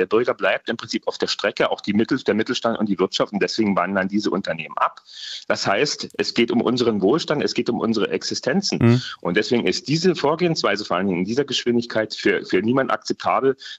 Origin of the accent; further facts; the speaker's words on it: Lusatia, Germany; ich komme aus der Lausitz und wir sehen es hier